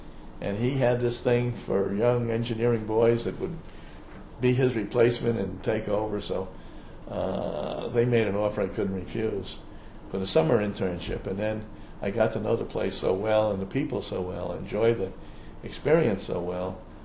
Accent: New York, United States; born there; I was born in Washington Heights, in the northern part of Manhattan Island, in 1937

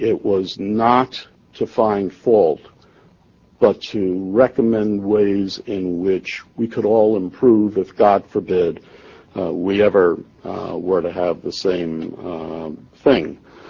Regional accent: New York City, New York, United States; The city of New York, my hometown, really showed its greatness.

